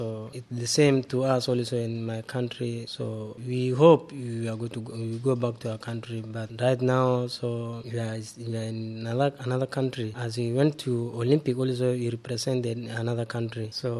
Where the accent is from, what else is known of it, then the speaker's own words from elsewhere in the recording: Kakuma, Turkana County, Kenya; English is a second language; I'm from Kakuma refugee camp. So, you know, most of the people in the camp, they are looking after us because we are their seed. We are grow up from Kakuma. We come up from Kakuma.